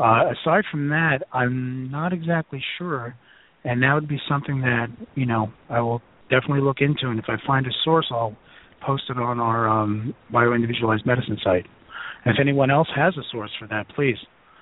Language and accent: English; Brooklyn, New York, United States; I tend to talk like I'm from Brooklyn, which I am.